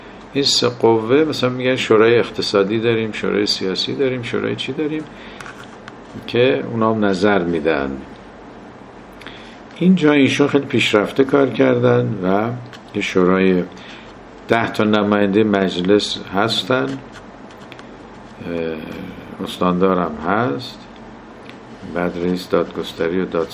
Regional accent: Shahdad, Kerman, Iran; ما خودم کرمانی هستیم، شهدادی هستیم

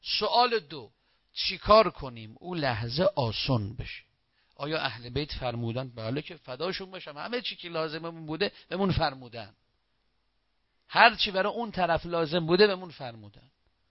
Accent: Tehran, Tehran Province, Iran; من بچه تهرانم،

